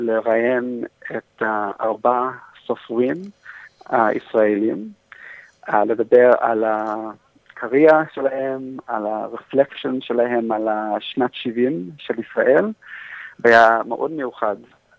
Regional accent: Australia; moved away as an adult; now in Rehovot, Israel; אני נשיא מאוסטרליה, עברתי לישראל לפני שנה בעלייה עם אשתי ושושה ילדים. אני גר ברחובות ועובד בתל אביב

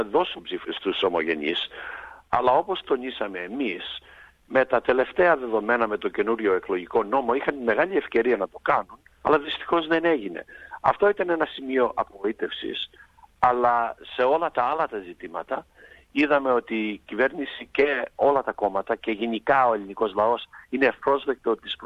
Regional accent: Australia; και είμαστε δύο από την Αυστραλία, εγώ και ο Στίβ Δημόπουλος

